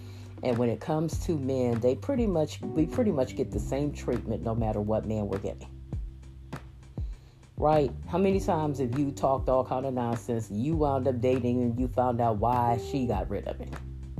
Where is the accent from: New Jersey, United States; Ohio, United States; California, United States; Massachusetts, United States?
Ohio, United States; Massillon; also born or lived in Canton; I'm from Canton. Okay. I actually grew up in Massillon, Ohio. So we were around football.